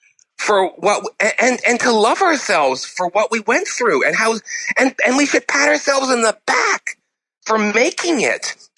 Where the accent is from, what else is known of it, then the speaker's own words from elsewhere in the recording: Canada; now in United States; I think being a Canadian right now in the United States is a very, especially in comedy, or any outsider, it's a very special place to be right now